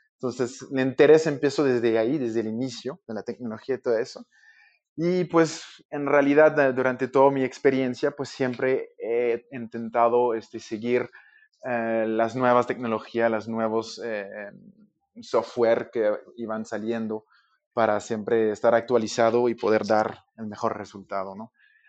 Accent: Quebec, Canada; Spanish is a second language; moved away as an adult; now in Mexico; se puede escuchar un poco con mi acento, pues yo soy de Canadá, la parte francesa, entonces ahí donde empecé mis estudios en arquitectura

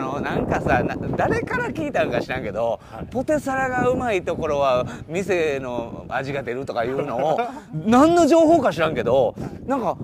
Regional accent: Osaka, Japan; now in Tokyo, Japan; で俺大阪から東京来ました、僕なんて、はい、 … 大阪から来ましたけど、

